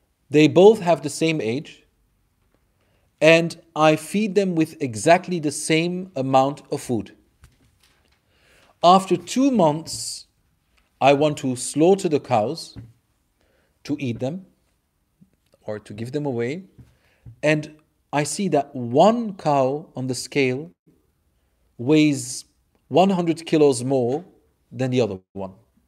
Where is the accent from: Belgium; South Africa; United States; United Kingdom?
Belgium; But I'm not. I'm from Belgium.